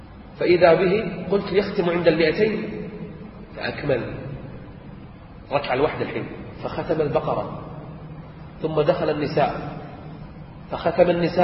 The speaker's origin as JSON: {"language": "Arabic", "country": "Kuwait"}